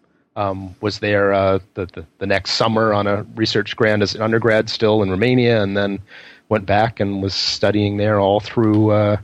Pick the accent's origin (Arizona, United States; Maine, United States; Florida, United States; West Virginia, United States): Maine, United States; followed that up with a book on my home state, which is Maine, and the coast of my home state